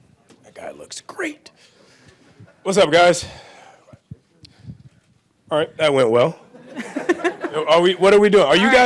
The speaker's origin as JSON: {"language": "English", "town": "New Orleans", "region": "Louisiana", "country": "United States", "said": "Like, I'm from New Orleans, so my biggest goal was to perform every year at the kids' tent at Jazz Fest."}